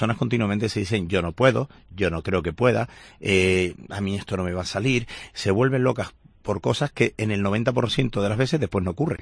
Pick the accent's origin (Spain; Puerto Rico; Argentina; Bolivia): Spain; Canary Islands; a mí siempre me han dicho que yo no soy canario, porque mi actitud va a otra velocidad.